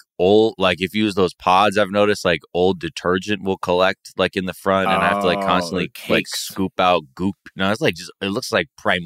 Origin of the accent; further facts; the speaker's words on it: United States; We're from America. Like, the hot dog is like a half bag of chips, basically.